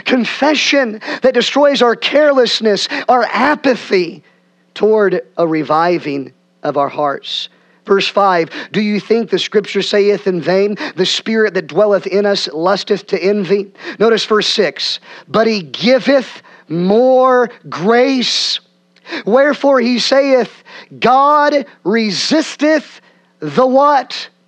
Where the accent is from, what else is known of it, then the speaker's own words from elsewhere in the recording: Illinois, United States; I'm from Central Illinois. I was taught how to mow a yard when I was little.